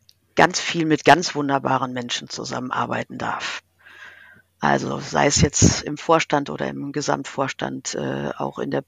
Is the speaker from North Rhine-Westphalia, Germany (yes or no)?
yes; Schalksmühle, North Rhine-Westphalia, Germany; in meinem Heimatort Schalksmühle war das zumindest zu meiner Zeit damals untrennbar miteinander verbunden. Also unser Vater war Pfarrer in Schalksmühle und immer auch schon CVJM-Mitglied